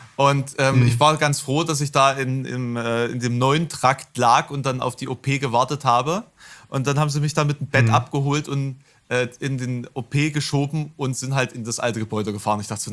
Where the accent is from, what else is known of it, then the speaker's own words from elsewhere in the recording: Germany; Es ist viel schlimmer, als man sich das so als Piefke vorstellt, wie es gerade aussieht in Österreich im Hinblick auf die Machtergreifung.